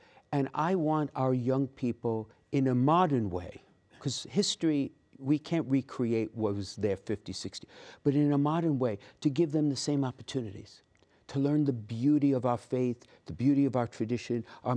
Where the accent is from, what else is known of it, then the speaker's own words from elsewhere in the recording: Brooklyn, New York, United States; I was born and raised in Brooklyn. I was a priest in Brooklyn, a pastor in Brooklyn.